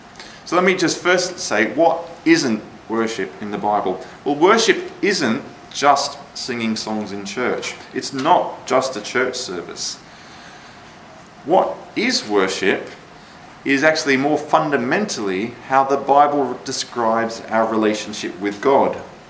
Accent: Australia; But when I was growing up in Australia, it was like there was no health and safety whatsoever.

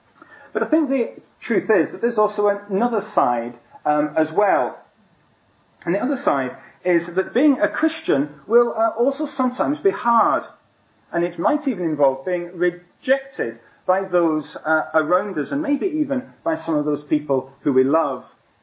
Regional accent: Edinburgh, Scotland, United Kingdom; So the actor Sean Connery is from my hometown of Edinburgh.

